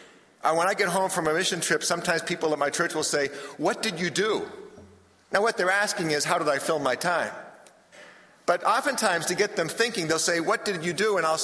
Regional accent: Massachusetts, United States; It may surprise you to know this, but I come from Massachusetts. You knew that already.

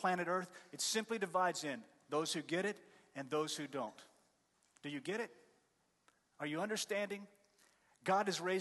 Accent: Atlanta, Georgia, United States; And all I can say is I'm from Atlanta, and I know how it feels

